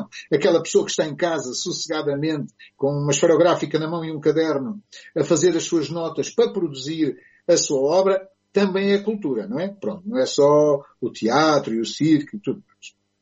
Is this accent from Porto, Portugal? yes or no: no; Santarém, Portugal; born there; eu pertenço, nasci no Val do Tejo, que é uma nova província portuguesa.